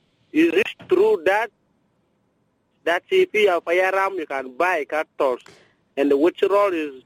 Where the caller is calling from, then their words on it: Ezo, Western Equatoria, South Sudan; from Ezo County.